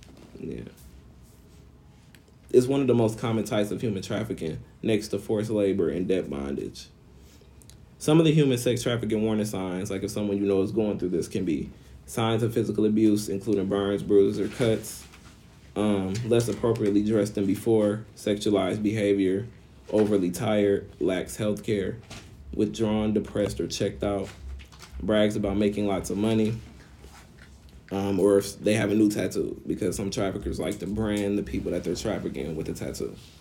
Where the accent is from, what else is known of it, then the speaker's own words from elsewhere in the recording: Flint, Michigan, United States; I never even heard about human trafficking happening in my hometown of Flint, Michigan.